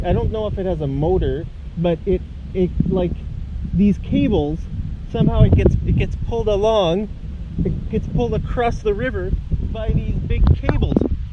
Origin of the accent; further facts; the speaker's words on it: Calgary, Alberta, Canada; we were right here in my hometown, Calgary, Alberta